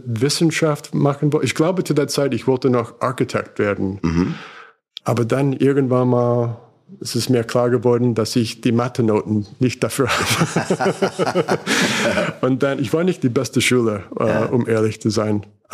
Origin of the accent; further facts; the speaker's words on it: Brooklyn, New York, United States; Aber ich bin ein gebürtiger New Yorker. Ich komme aus New York, aus Brooklyn.